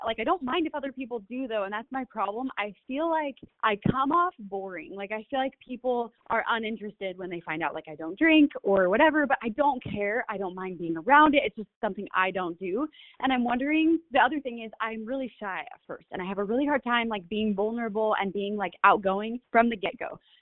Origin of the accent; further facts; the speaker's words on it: Washington, United States; I'm from Washington State.